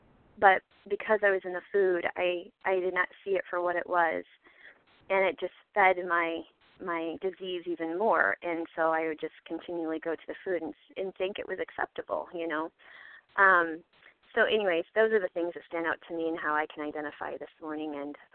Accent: Michigan, United States; I'm from Michigan.

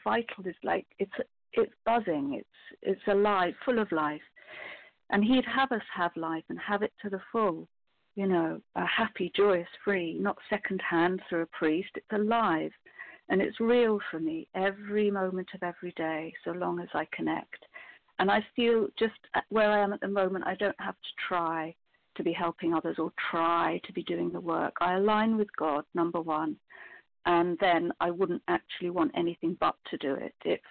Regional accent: England, United Kingdom; born there; now in Scotland, United Kingdom; which is why I'm still up in Scotland, even though I was born in England.

